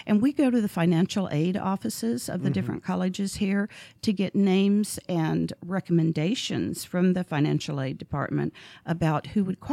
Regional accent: Texas, United States; So even though I'm from Texas, and I live in Texas now, I come back to Atlanta every month

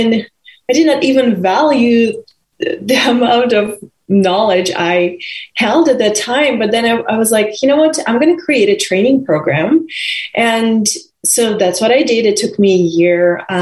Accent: Russia; English is a second language; also born or lived in Oregon / Florida; now in United States; I was born and raised in Russia. And about 10 years ago, I moved from Russia to the U.S. With limited English proficiency.

